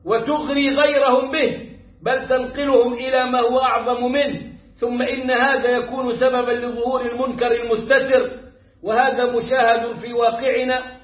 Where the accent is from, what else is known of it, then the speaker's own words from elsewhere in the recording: Egypt; البنجو ده عندنا في مصر كثير